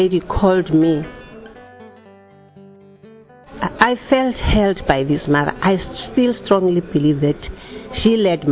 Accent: South Africa; I'm from South Africa. I was born in South Africa, but both my parents are of Zimbabwean Rhodesian, ex-Rhodesian descent. But they brought up us in South Africa. We were Methodist.

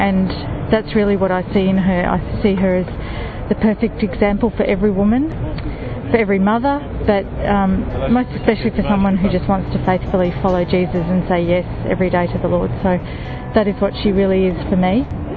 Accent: Melbourne, Victoria, Australia; and I'm from Melbourne, Australia.

